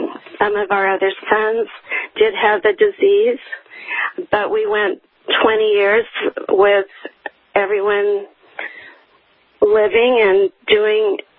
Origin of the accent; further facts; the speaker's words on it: Salt Lake City, Utah, United States; I was born and raised in Salt Lake City.